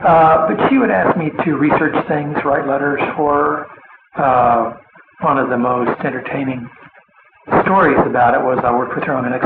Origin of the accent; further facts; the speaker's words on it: Houston, Texas, United States; I grew up in Houston. I wasn't born here, but we moved here when I was two or three.